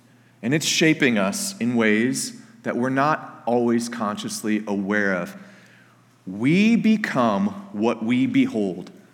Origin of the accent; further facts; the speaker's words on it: Detroit, Michigan, United States; born there; now in Minnesota, United States; I was born in Metro Detroit, and then I moved to Minnesota when Carrie and I got married.